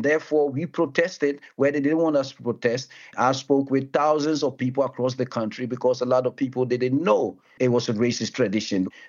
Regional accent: Amsterdam, North Holland, Netherlands; English is a second language; I'm now doing this interview for my hometown, Amsterdam.

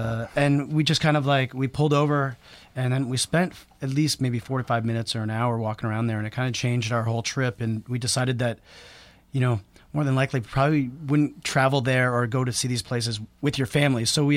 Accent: Ontario, Canada; We sound Canadian. I think it's more that, you know, you're influenced by your environment. And I don't know. Growing up, on the border of Detroit, you're influenced by their music as well.

